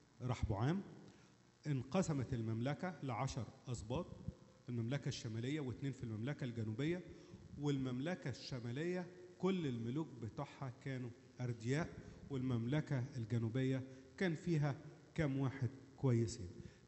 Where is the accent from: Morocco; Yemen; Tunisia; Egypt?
Egypt; Upper Egypt; عندنا في الصعيد لما تبقى واحدة قعدت كذا سنة مش بتخلف